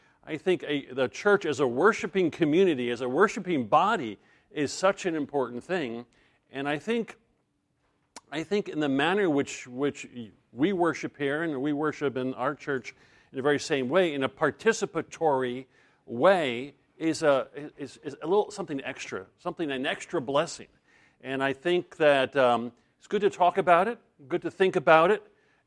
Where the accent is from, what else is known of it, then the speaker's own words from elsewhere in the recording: Tampa, Florida, United States; I'm from Tampa, Florida.